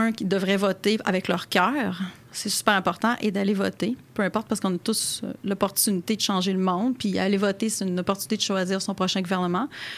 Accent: Quebec, Canada; Mais moi, j'ai toujours été très, très fier d'être Québécois. Je suis Québécoise avec mon cœur, puis Canadienne avec ma tête.

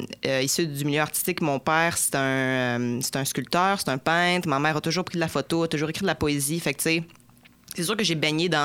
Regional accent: Saint-Côme-Linière, Quebec, Canada; Je suis originaire de la Beauce, plus précisément d'un village qui s'appelle Saint-Combe-Linière. Fait que ça, c'est entre le Maine puis Saint-Georges-de-Beauce.

